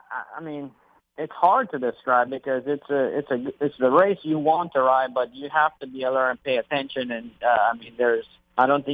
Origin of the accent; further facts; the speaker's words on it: Miami, Florida, United States; Yeah, growing up in Miami, I like the Miami Heat.